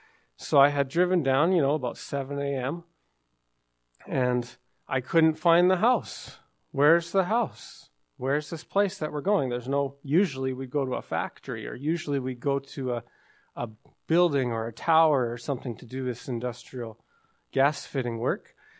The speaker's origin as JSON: {"language": "English", "region": "British Columbia", "country": "Canada", "said": "I'm not from Newfoundland. I'm from British Columbia, and I've come a long ways and a long journey, which has taken many years, eight, maybe even going on 10. I became a Christian in 2011."}